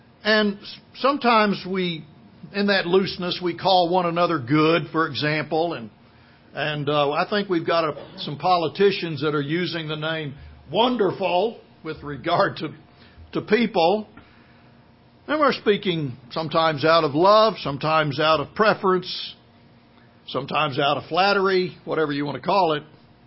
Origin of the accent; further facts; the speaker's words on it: Plainview, Texas, United States; grew up in the panhandle of Texas, and if you know anything about the panhandle of Texas, in fact, I grew up in Plainview, Texas, and the name is Plainview for a reason.